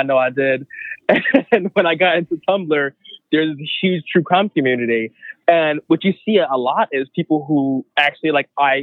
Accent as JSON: {"language": "English", "town": "Philadelphia", "region": "Pennsylvania", "country": "United States", "tie": "born or raised there", "said": "So I happened in Philadelphia, I grew up in Philadelphia"}